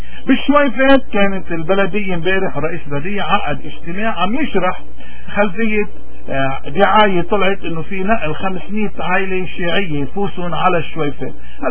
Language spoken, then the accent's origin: Arabic; Lebanon; نحن مش لبنانيين، لوين تركينا؟